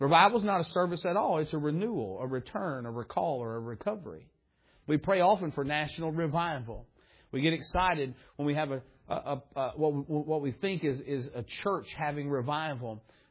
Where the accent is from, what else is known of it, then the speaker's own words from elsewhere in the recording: Kentucky, United States; I'm from Southeast Kentucky. It is nothing during the summer to see tents everywhere.